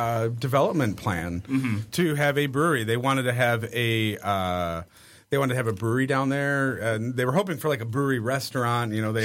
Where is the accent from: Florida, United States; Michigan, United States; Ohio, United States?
Michigan, United States; Redford; I grew up in Redford.